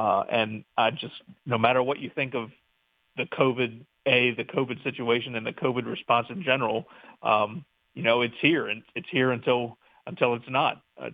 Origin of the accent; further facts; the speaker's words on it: Milford, Delaware, United States; I was born and raised in Milford, about 20 miles down the road, and went to college at University of Delaware up in Newark.